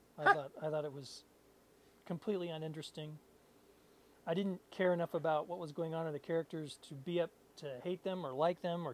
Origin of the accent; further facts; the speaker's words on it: Iowa, United States; because I grew up in South Central Iowa, so Missouri is actually pretty close.